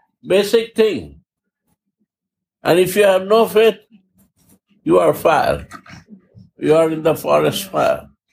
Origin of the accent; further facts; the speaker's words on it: India; I'm Indian, but I don't believe that.